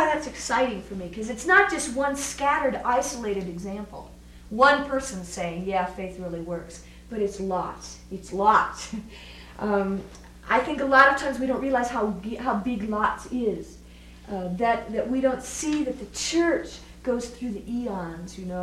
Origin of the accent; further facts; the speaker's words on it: Midwest, United States; I grew up in the Midwest, and some of the rest of you who did, you know what it's like when the thunderstorm rolls in.